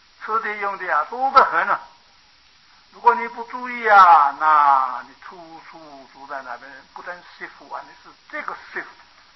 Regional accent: Taiwan; 你看我们台湾人很多出家没几天又翻修了

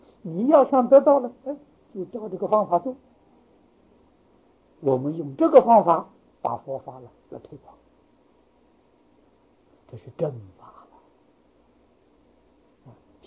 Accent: China; 我们中国人遭难的原因

